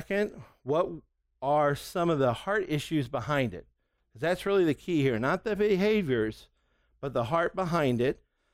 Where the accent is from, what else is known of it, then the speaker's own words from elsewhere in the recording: the South, United States; this sounds so Southern because we're from the South, you know.